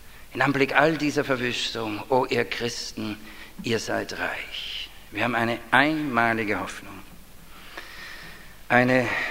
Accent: Vienna, Austria; Ich bin ja Wiener, wir sind damals durch Operation Mobilisation zum Glauben gekommen.

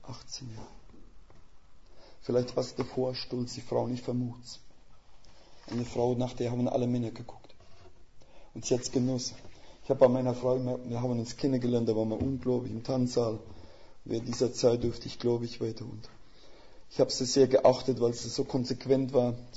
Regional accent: Rhineland-Palatinate, Germany; Ich komme aus Rheinland-Pfalz

